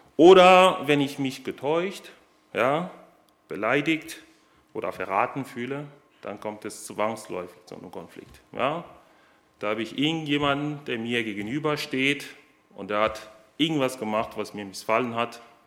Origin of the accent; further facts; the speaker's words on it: Hoffenheim, Baden-Württemberg, Germany; wir kommen aus Hoffenheim, meine Frau und ich, da sind wir Gemeindemitglieder